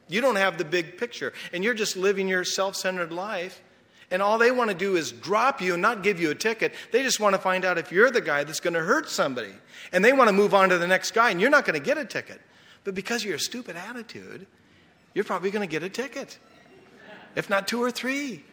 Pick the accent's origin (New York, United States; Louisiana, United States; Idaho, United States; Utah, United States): Utah, United States; Oh, and I'm from Utah.